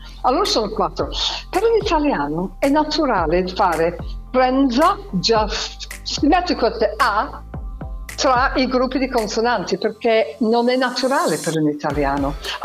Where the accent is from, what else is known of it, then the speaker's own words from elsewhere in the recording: North West England, United Kingdom; Italian is a second language; perché io vengo dall'Inghilterra, vengo vicino a Manchester